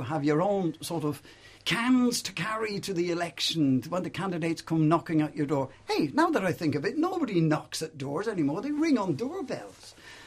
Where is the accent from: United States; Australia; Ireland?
Ireland; Bray, Leinster; We were crossing the main street in my hometown of Bray.